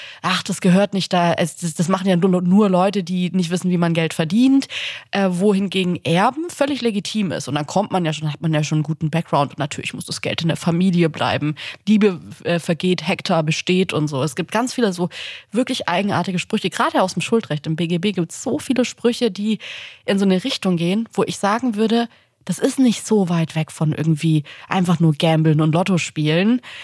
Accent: Baden-Württemberg, Germany; born there; Und zwar bin ich im Schwabenland geboren.

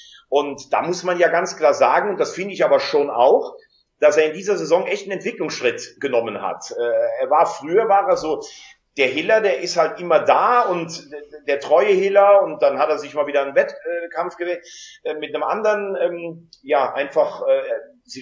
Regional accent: Rhineland-Palatinate, Germany; born there; Und ich bin gebürtiger Rheinland-Pfälzer

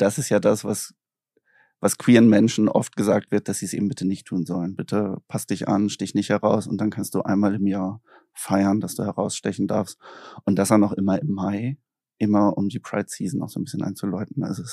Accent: Germany; now in Austria; Als Deutscher, der nach Österreich gezogen ist, müsste ich jetzt

